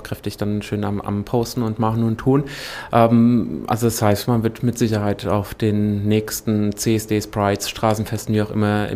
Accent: Hesse, Germany; ich komme auch ursprünglich aus der Wetterau, so, ja, kommt jetzt aus der Wetterau ins große Land

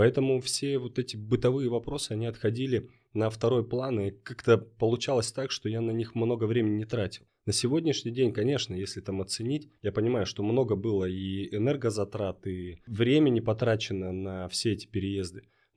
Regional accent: Barnaul, Altai Krai, Russia; also born or lived in Moscow / Saint Petersburg; now in Yekaterinburg, Russia; работал и жил в Москве на протяжении 6 лет. Часть своей жизни я прожил в Санкт-Петербурге. Но родом я из Барнаула, и впоследствии я вернулся в Барнаул

